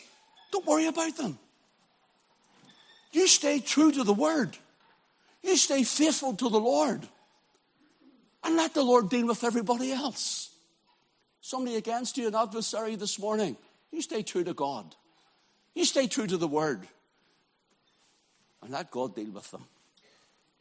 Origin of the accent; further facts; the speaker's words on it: Belfast, Northern Ireland, United Kingdom; accent: Belfast; When we first started going to America, and they just could not understand my Belfast accent whatsoever. I've had to try, I know it's still there, like, but I had to try and really try and refine it.